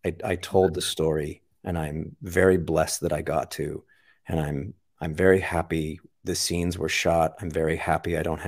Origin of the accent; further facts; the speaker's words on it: Canada; as far as I'm Canadian, but as far as the American concept of the Wild West masculinity